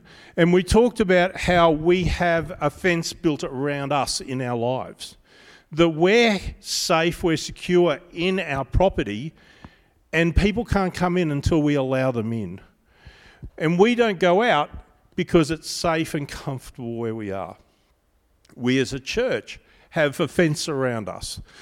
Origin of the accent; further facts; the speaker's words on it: Brisbane, Queensland, Australia; As some people know, I grew up in Brisbane, in suburbia in Stafford.